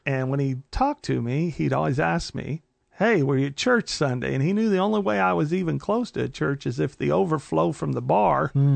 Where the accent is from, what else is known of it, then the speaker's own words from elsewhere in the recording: Brownstown, United States; So, like I said, we came from Brownstown.